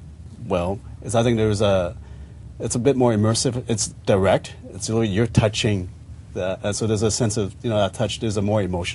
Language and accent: English; Winnipeg, Manitoba, Canada; I'm from, my hometown is Winnipeg.